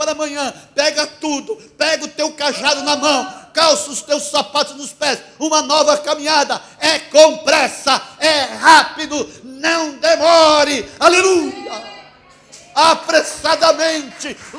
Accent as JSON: {"language": "Portuguese", "country": "Brazil", "lives_now": "Portugal", "said": "Portugal, nunca se ouviu falar de tanta crise que está em Portugal, mas eu vim aqui, lá do Brasil, para dizer para você, chegou a tua hora, querido."}